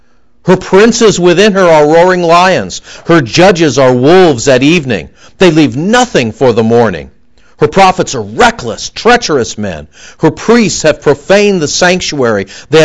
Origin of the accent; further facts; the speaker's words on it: Montebello, California, United States; Growing up in Los Angeles when I was a little kid, living in Montebello